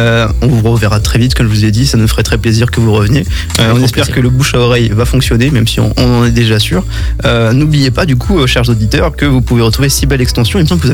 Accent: Lalande, Nouvelle-Aquitaine, France; Parce que moi, j'ai grandi à Lalande.

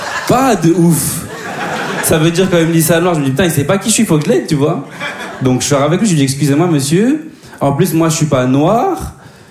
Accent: Bordeaux, Nouvelle-Aquitaine, France; now in Paris, France; Moi je suis pas d'ici, moi je suis de Bordeaux. Je découvre Paris petit à petit.

